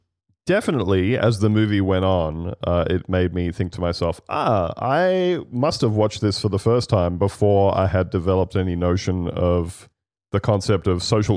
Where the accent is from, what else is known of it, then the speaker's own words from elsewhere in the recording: Australia; But I do find as an Australian watching them in performances